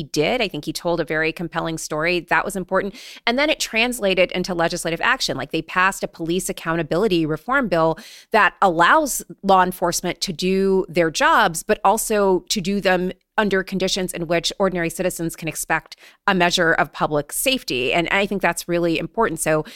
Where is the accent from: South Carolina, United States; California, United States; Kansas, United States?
California, United States; Oakland; Like, I am from Oakland, California.